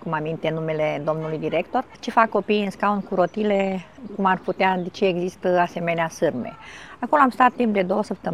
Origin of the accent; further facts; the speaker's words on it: Suceava, Suceava County, Romania; în 66, venit într-un universul ăsta, într-o zi sfântă, noaptea de înviere. Sunt din Suceava, sunt mamă și bunică.